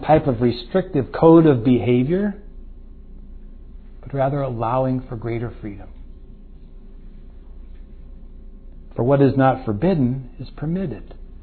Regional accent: Santa Clara, California, United States; Now I think back to my days of growing up in Santa Clara, California.

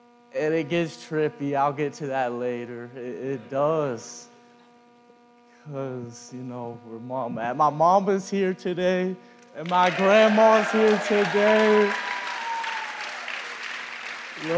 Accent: Eudora, Kansas, United States; But, I got a long-lost cousin in Eudora, Kansas, my hometown.

